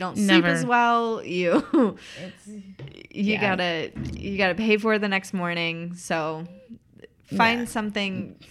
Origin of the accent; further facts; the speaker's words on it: Tennessee, United States; I'm also from East Tennessee, which is where she's from.